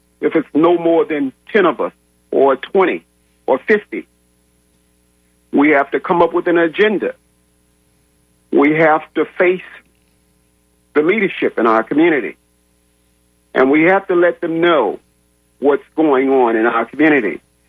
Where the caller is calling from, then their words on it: Daytona Beach, Florida, United States; I'm from the Daytona Beach area, so I've been here about 2 years now.